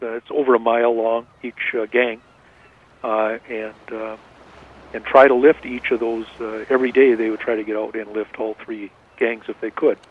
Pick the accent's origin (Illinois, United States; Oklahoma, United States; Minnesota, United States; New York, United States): Minnesota, United States; Knife River; And back then, growing up in Knife River and driving into two harbors at 4:30 in the morning or 5 o'clock in the morning to get on board the Nelson J